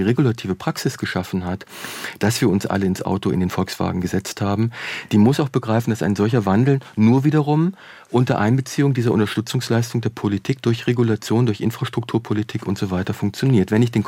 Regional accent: Braunschweig, Lower Saxony, Germany; Ich komme aus Braunschweig, genau.

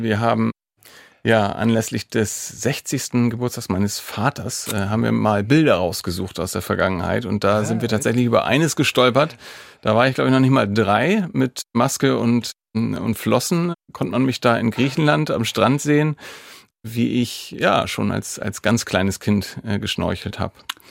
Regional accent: Hamburg, Germany; Ich komme ja aus Hamburg, wie gesagt

